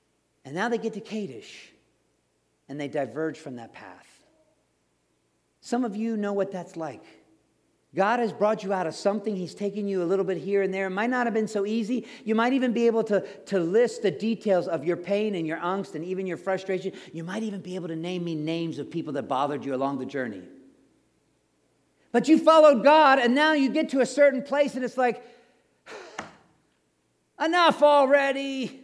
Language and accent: English; Baltimore, Maryland, United States; I think of I-95, because that's where I grew up in Baltimore, and 95 was near us.